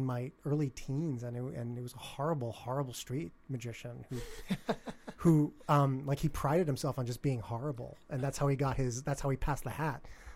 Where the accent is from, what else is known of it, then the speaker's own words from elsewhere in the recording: Bronx, New York, United States; I did. I was born in the Bronx.